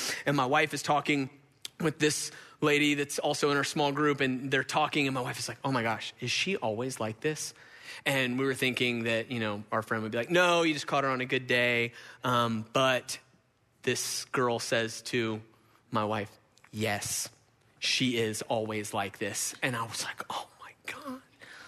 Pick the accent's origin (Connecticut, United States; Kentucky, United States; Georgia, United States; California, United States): Georgia, United States; I grew up in Gwinnett. I screwed up in Gwinnett. I got saved in Gwinnett